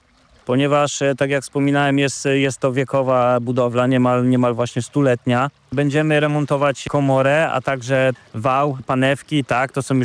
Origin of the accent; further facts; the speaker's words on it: Rybina, Pomeranian Voivodeship, Poland; ja jestem stąd, w zasadzie z miejscowości Rybina, która przylega bezpośrednio do stacji pomp Chłodniewo.